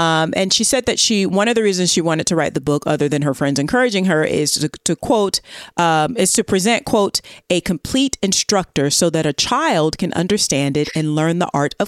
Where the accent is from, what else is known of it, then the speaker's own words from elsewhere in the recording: Southern United States, United States; accent: Southern; See, in my Southern accent comes out.